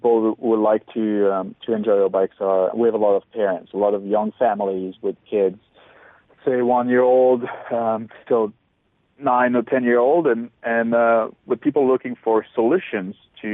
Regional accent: Strasbourg, Grand Est, France; I grew up in between France and Germany in a town called Strasbourg.

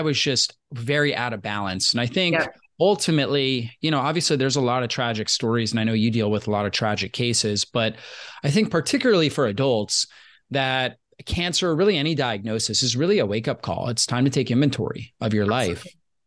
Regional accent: Florida, United States; And I grew up in Florida, been sunburnt more than somebody should be back in my early days.

